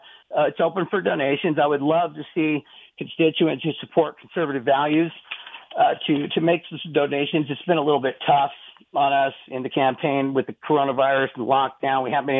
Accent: United States; I'm a very conservative. I'm an American. I'm a patriot.

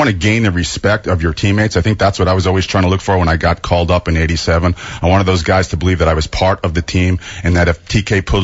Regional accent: New York, United States; I grew up in New York. My dad was a big Yankee fan, so I was always, you know, going to Yankee Stadium periodically during the summertime.

